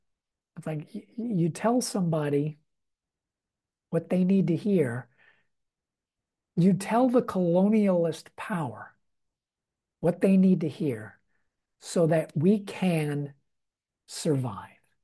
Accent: New York, United States; Now, I'm born and raised in New York, so I know the one word epithets that are slung at anybody and everybody.

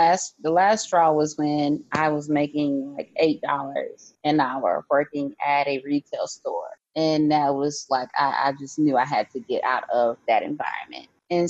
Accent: Miami, Florida, United States; also born or lived in Lakeland / Tallahassee; now in Atlanta, United States; Well, yeah, I'm originally from Miami, and my family and I, we moved to Lakeland, Florida, which is Central Florida. Then I've lived there for almost 10 years.

